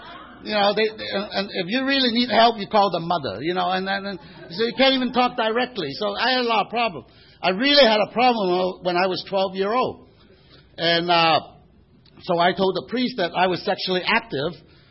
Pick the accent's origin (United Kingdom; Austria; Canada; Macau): Macau; English is a second language; now in United States; I have to tell you that I'm not really from Santa Rosa or Santa Ana. I am really from China. I was born in this place called Macau, which is about 30 miles east of Hong Kong, and today it's part of China.